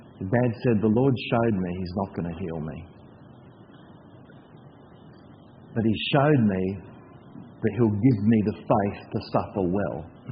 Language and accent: English; Indonesia; growing up in Indonesia, we didn't have fridges